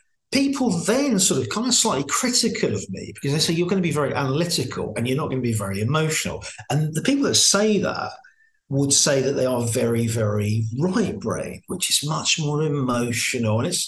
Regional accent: Margate, South East England, United Kingdom; I grew up in Margate when it was no good, when it wasn't as fashionable as it is now.

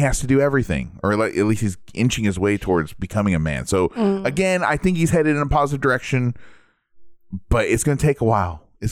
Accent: United States; this is a big deal to us because we're from America and you just don't see this shit.

